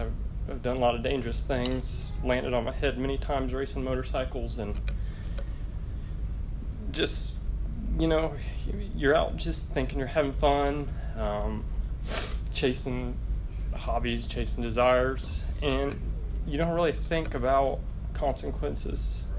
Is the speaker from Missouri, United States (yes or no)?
yes; Missouri, United States; And we grew up in Missouri. We lived in Missouri for a while. I was actually born here, but we shortly moved there in, I think, 92.